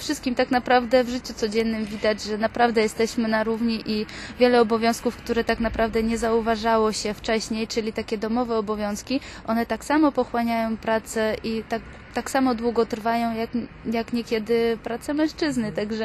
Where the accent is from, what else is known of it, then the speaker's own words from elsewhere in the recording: Georgia; Polish is a second language; a ja jeszcze jestem z Gruzji